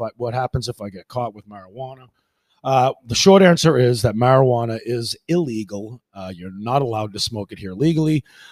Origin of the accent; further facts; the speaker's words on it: United States; as far as American laws go, being an American, I have to obey the laws of the United States no matter where I go.